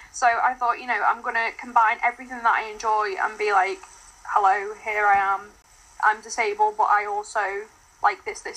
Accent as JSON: {"language": "English", "town": "Liverpool", "region": "North West England", "country": "United Kingdom", "lives_now": "Wellingborough, United Kingdom", "said": "I'm 29. I'm originally from Liverpool, but I live in Wellingborough, Northamptonshire at the moment."}